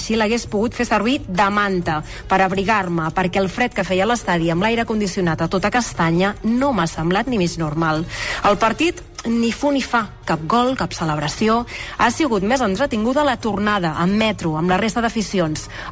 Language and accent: Catalan; Manresa, Catalonia, Spain; soc de Manresa i escombro cap a casa.